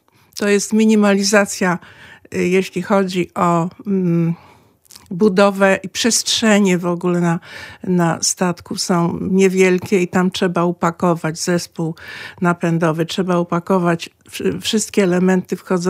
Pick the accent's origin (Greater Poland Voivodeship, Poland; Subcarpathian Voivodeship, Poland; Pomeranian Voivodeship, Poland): Subcarpathian Voivodeship, Poland; Jarosław; bo pochodzę z Jarosławia i tam wtedy dzieciaki nie miały telefonu